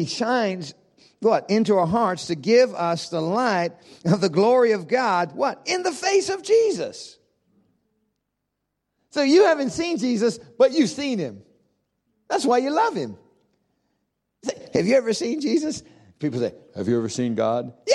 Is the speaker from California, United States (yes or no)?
no; Ohio, United States; I said, "I grew up in Ohio. We got 3-meter corn."